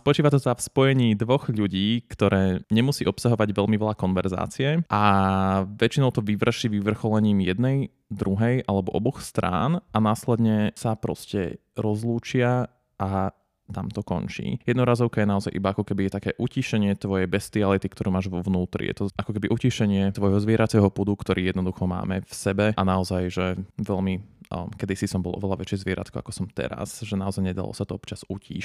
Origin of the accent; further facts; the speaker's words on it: Bratislava, Bratislava Region, Slovakia; Som originálne z Bratislavy, z Podunajských Biskupíc. Aktuálne je tam geriatrická nemocnica, ale kedysi sa tam aj reálne rodili malé deti